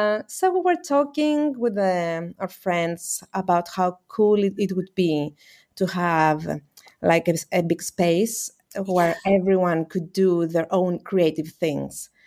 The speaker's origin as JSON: {"language": "English", "country": "Greece", "said": "I am from Greece"}